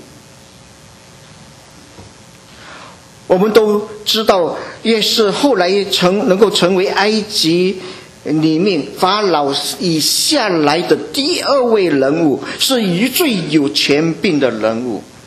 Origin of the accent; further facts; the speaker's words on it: China; 照情照理，我们中国人啊，以中国人来看